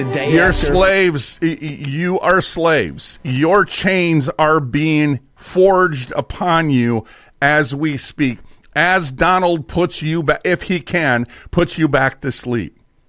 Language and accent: English; Minneapolis, Minnesota, United States; I'm from North Minneapolis. That was one of the areas that I lived for a long time as a kid.